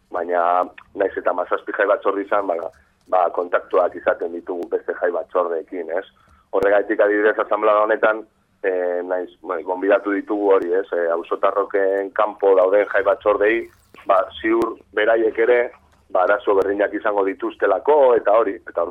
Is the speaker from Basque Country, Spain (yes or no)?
yes; Bilbao, Basque Country, Spain; nire kasuan nik adibidez, Deustuko Herriberakoa naiz